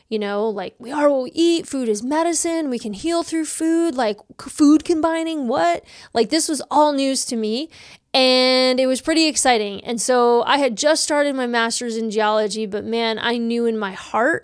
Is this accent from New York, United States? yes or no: yes; New York, United States; I really hadn't ever been on many trips outside of my home state of New York.